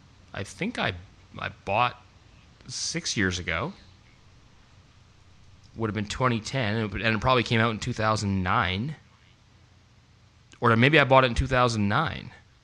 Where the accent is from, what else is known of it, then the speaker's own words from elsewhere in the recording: Canada; it's such a part of being Canadian and growing up Canadian